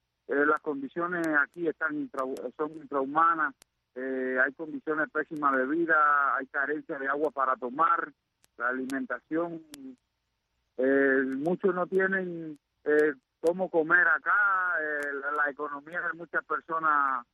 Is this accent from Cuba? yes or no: yes; Palmarito de Cauto, Santiago de Cuba, Cuba; Yo soy de Santiago de Cuba